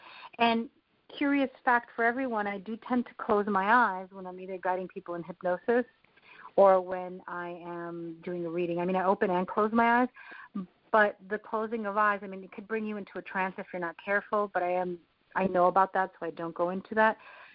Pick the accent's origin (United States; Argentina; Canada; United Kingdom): Argentina; we're South American, we're from Argentina, and also part indigenous from Argentina and then part Italian from Spain and other countries and other places, right?